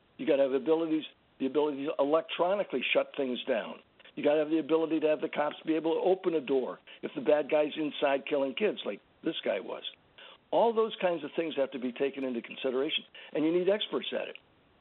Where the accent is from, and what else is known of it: San Antonio, Texas, United States; born there